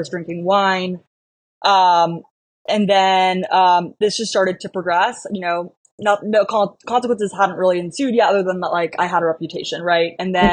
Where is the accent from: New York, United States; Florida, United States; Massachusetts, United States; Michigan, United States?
New York, United States; Manhattan; I grew up in Manhattan, born and raised, Upper East Side girly.